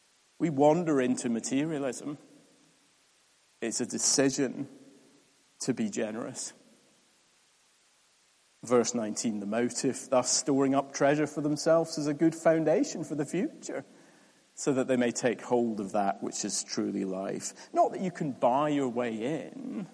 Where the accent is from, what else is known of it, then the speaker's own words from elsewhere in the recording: United Kingdom; And even though I am British and I am awkward